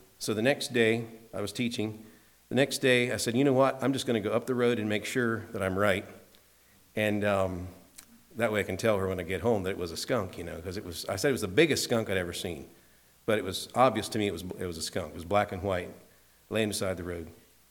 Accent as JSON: {"language": "English", "region": "Tennessee", "country": "United States", "said": "because of our background, because I'm from Tennessee, I see things a little different"}